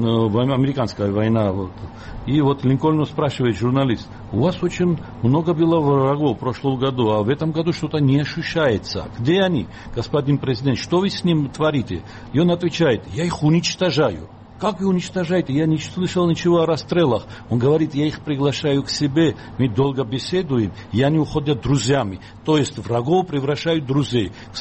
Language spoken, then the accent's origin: Russian; Abkhazia, Georgia; Вы отметили, что я из Абхазии.